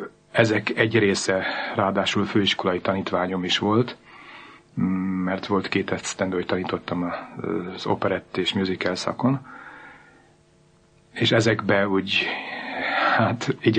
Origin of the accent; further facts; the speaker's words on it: Hungary; accent: Hungarian; eleinte nagyon jó volt a magyaros akcentusom, de aztán elkezdtem musicaleket is kint játszani, amiből viszont nagyon rossz volt a magyaros akcentusom, úgyhogy hát én ott kint beszédórákra jártam.